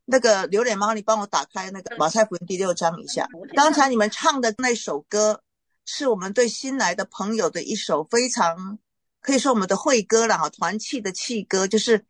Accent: Taiwan; 那我是台湾人，但是呢，我在中国走动了近30年哈

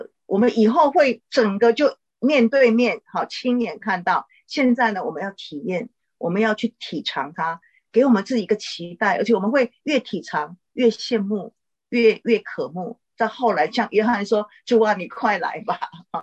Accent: China; 所以我们中国人也讲啊，有一老就是一宝

